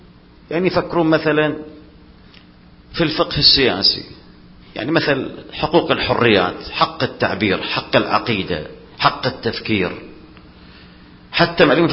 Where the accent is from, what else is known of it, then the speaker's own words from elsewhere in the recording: Saudi Arabia; يعني تجي عندنا في السعودية القبائل ما زالت موجودة